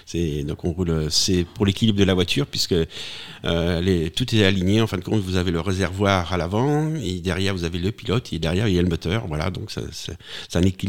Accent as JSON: {"language": "French", "town": "Le Mans", "region": "Pays de la Loire", "country": "France", "tie": "born or raised there", "said": "on est originaire du même quartier du Mans"}